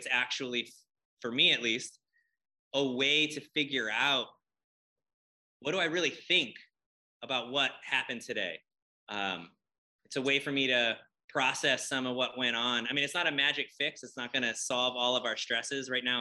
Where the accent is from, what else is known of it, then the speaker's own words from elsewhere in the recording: Hawaii, United States; I'm not Hawaiian, but I was born and raised here, but that's important.